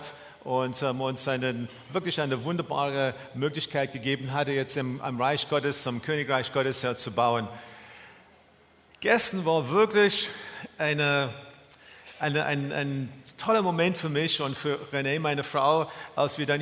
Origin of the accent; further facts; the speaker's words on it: Dresden, Saxony, Germany; now in Bielefeld, Germany; Wir kommen aus Dresden, für die alle, die Gäste sind. Wir haben in Dresden seit 20 Jahren Gemeindearbeit gemacht, Gemeinde geleitet.